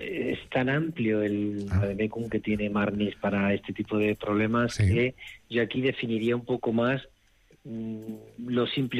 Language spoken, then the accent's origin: Spanish; Córdoba, Andalusia, Spain; now in Madrid, Spain; Mi ciudad, mi capital, donde yo nací, donde yo he vivido, donde he sido socio del club.